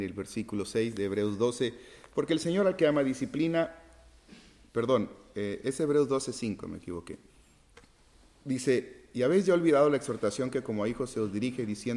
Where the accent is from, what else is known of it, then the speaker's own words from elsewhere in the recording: Cárdenas, Tabasco, Mexico; me acuerdo la plaza de medio allá en mi pueblo, en Cárdenas, Tabasco, el parque